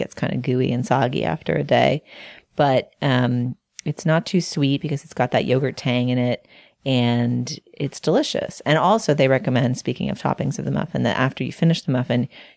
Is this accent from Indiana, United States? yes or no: no; Massachusetts, United States; I basically like almost anything better if it's corn, probably because of my home state of Massachusetts.